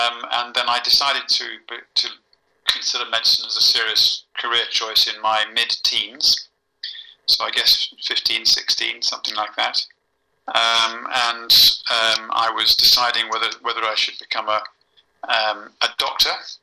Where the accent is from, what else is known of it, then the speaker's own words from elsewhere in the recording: London, United Kingdom; born there; now in Oxford, United Kingdom; I was born in London.